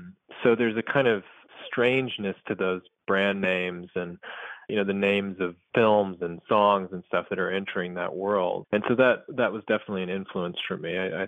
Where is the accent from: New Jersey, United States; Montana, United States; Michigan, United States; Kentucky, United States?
Kentucky, United States; the towns that I knew so well and the people that I knew so well growing up in Western Kentucky.